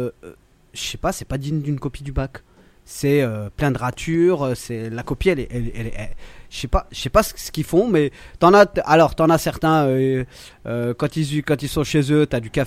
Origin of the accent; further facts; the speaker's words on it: France; Gros défaut chez nous en France.